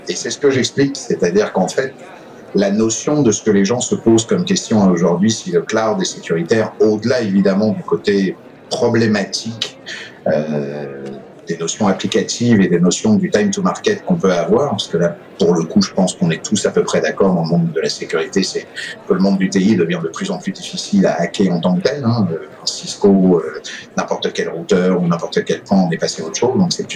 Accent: France; now in Quebec City, Canada; Je suis arrivé à Québec, je suis français d'origine, je suis évidemment citoyen canadien, arrivé à Québec en 2011.

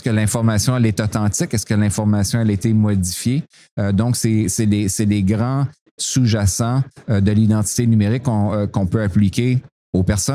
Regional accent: Quebec, Canada; born there; Moi, je suis né au Québec.

